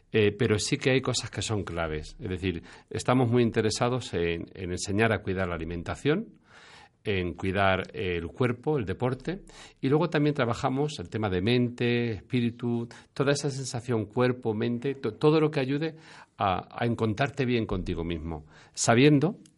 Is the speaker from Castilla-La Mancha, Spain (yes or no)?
yes; Puertollano, Castilla-La Mancha, Spain; Yo soy de aquí, de Puerto Llano